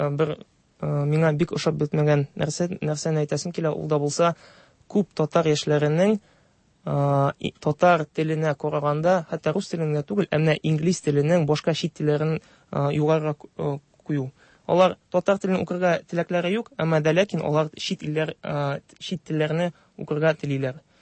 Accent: Kazan, Tatarstan, Russia; Мин үзем Казан егете, Казанда тудым, Казанда үстем һәм 10 ел укуымны татар мәктәбендә үткәрдем. Менә Аллага шөкер шул татар мәктәбендә укып, гомумән гаиләдә сөйләшүемдә татарча гына булгач, әзме-күпме татарча сөйләшүемне саклап калдым.

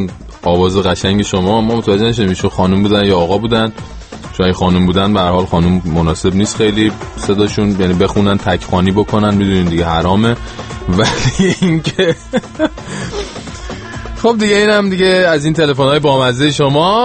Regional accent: Iran; moved away as an adult; من خودم که همین 8 ماه پیش 9 ماه پیش اید از ایران اومدم دیگه،

